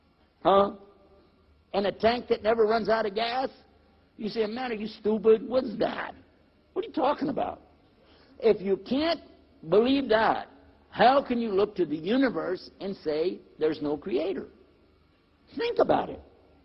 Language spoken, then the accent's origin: English; Texas, United States; Hey, I'm from Texas. We don't care.